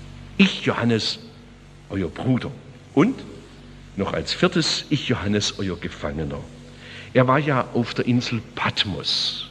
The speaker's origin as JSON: {"language": "German", "country": "Germany", "said": "Ich habe zwei Staatsangehörigkeiten. Ich bin Deutscher."}